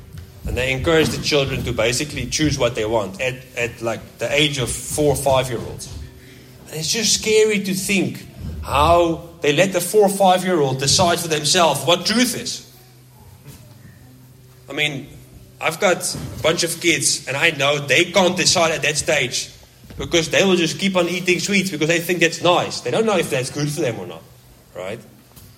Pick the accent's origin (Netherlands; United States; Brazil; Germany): Netherlands; English is a second language; moved away; I'm from Europe myself, from the Netherlands, hence my funny accent.